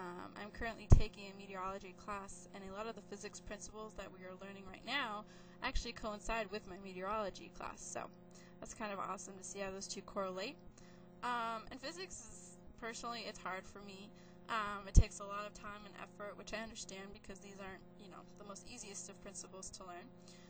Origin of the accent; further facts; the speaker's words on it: San Diego, California, United States; also born or lived in Long Beach; I was born in Long Beach, California, and then moved to San Diego when I was an infant. So this is pretty much my hometown, and I absolutely love it.